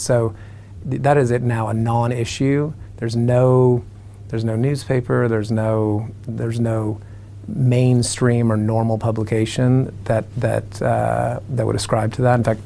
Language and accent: English; Arizona, United States; I come from Arizona.